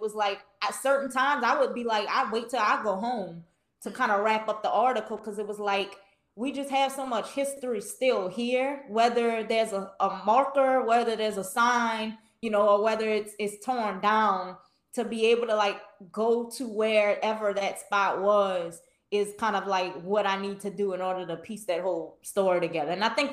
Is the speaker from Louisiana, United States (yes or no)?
yes; New Orleans, Louisiana, United States; growing up in New Orleans, we there's just certain oral histories we just know.